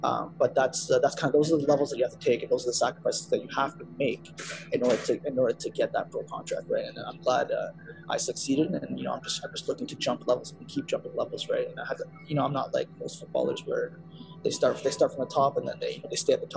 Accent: Ottawa, Ontario, Canada; Well, I'm originally from Ottawa

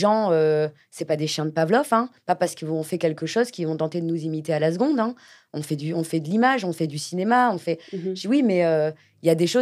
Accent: France; Là où moi, j'arrive en tant que Française

